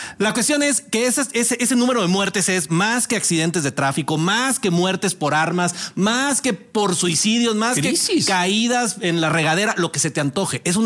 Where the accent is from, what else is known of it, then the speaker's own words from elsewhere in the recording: Monterrey, Nuevo León, Mexico; porque ustedes saben que como buen regiomontano, yo tengo ciertas filias